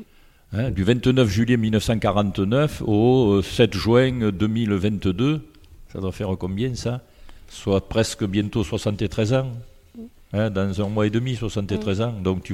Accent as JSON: {"language": "French", "town": "Pernes-les-Fontaines", "region": "Provence-Alpes-Côte d'Azur", "country": "France", "tie": "born or raised there", "said": "je suis parti un petit peu de Pernes parce que comme j'étais fonctionnaire, voilà, c'était au gré des affectations. Et puis je suis revenu dans la région en 1974 et depuis j'habite"}